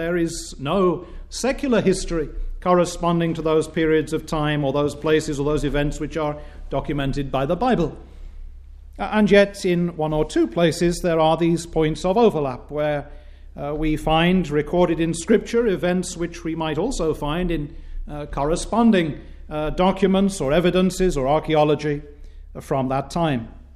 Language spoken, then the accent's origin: English; United Kingdom; When we think of the history of the Roman Empire, perhaps it's by virtue of being British, we tend to think of Julius Caesar